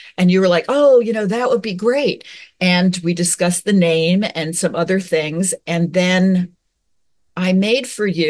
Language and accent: English; New York City, New York, United States; My quick is I grew up around New York City, so we had a lot of radio.